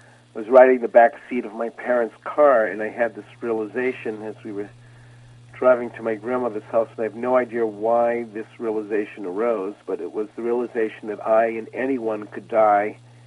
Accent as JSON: {"language": "English", "region": "Massachusetts", "country": "United States", "tie": "born or raised there", "said": "And then growing up outside of Boston in the late 50s, early 60s, the times were changing"}